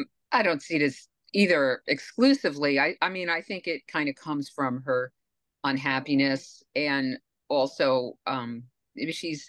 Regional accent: New York, United States; Well, being a New Yorker, I think, you know, we, we learn to like mutter kind of what we think, you know, especially like, you know, on the subway

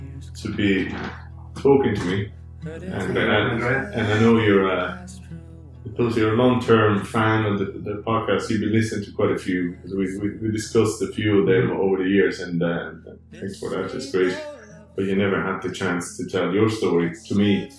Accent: Rome, Lazio, Italy; And so just 1,000 people, like I grew up in Rome where it was 6 million people.

